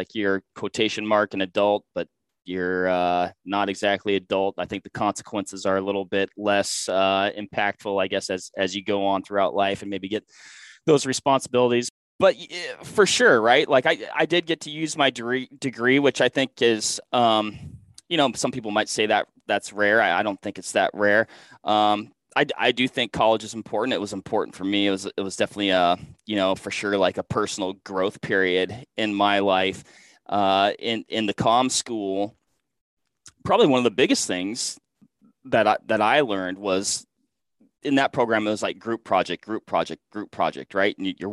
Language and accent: English; Washington, United States; So I finished up school there, had a couple outdoor retail jobs at a couple really cool shops. One of them, Outdoor Emporium in downtown Seattle.